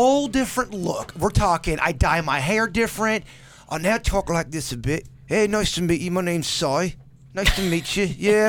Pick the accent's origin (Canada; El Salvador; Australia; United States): Australia; I'm from Australia.